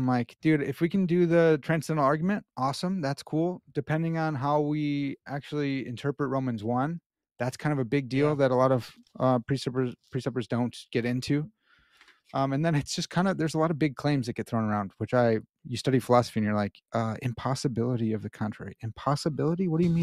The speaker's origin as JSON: {"language": "English", "country": "United States", "said": "I know it's pronounced Ponce's, but I'm an American swine."}